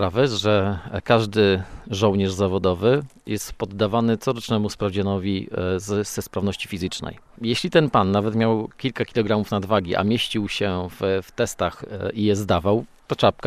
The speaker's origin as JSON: {"language": "Polish", "town": "Chojnice", "region": "Pomeranian Voivodeship", "country": "Poland", "tie": "born or raised there", "said": "Tak, ja jestem rodowitym chojniczaninem."}